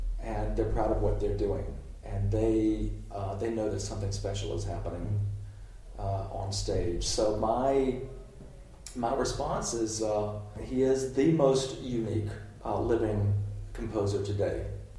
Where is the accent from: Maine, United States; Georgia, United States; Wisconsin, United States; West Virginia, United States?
Georgia, United States; Macon; now in New York, United States; This is my hometown. I live in New York. I still love Macon.